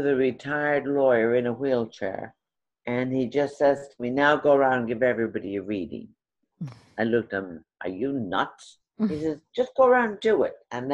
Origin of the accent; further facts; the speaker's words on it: Ireland; now in United States; And it's when I came to this country from Ireland with a sixth grade education.